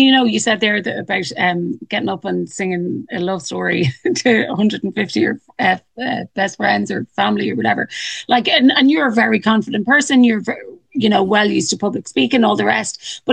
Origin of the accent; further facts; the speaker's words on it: Ireland; And I suppose this is a huge thing as Irish people and, you know, the world over as well, that alcohol does equal joy, right?